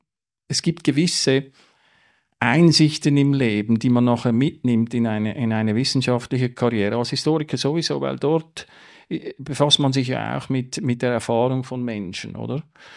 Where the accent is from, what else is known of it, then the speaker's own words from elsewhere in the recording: Zurich, Switzerland; nur weil ich in Zürich die meiste Zeit meines Lebens verbracht habe, in der Umgebung und in Zürich, sei das jetzt meine Heimat. Irgendwo würde ich sagen, die Schweiz ist doch meine Heimat im Sinne von, es gibt so eine Vertrautheit natürlich mit der Mundartsprache